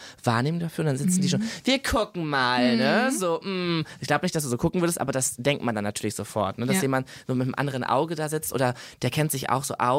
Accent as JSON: {"language": "German", "town": "Herne", "region": "North Rhine-Westphalia", "country": "Germany", "said": "Ich komme ursprünglich aus Herne, mein Vater ist aber dann nach Erkenschwick gezogen."}